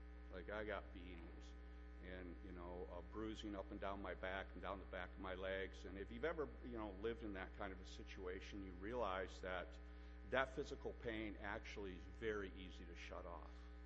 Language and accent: English; Michigan, United States; I think my best friend, Joe and John Cook, my best friend John, growing up in Michigan, was killed himself in a sanitarium at 13.